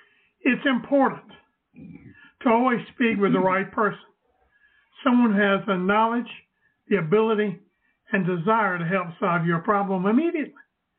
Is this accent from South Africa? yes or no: no; the South, United States; accent: Southern; Sometimes they don't understand my Southern accent. Sometimes I don't understand their accent either.